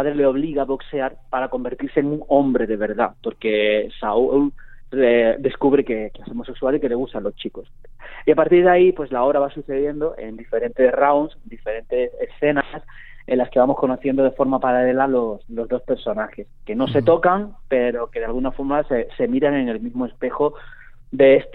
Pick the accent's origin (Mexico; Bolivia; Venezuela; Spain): Spain; Andalusia; yo soy andaluz, quieras o no, llevamos la cultura gitana en la sangre, porque han sido muchísimos años en los que nos hemos ido mezclando unos con otros. Mi familia tiene antecedentes de la comunidad gitana.